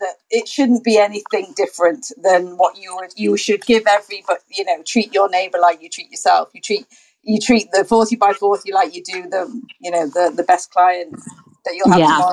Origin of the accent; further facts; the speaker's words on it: United Kingdom; I'm from the United Kingdom.